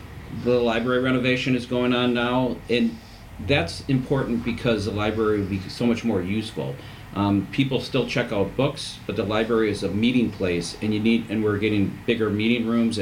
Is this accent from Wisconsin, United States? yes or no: yes; Waukesha, Wisconsin, United States; And I love Waukesha. It's my hometown, it's where I grew up, and I think it's a phenomenal place to live, and it's always getting better, and I wanna be part of that.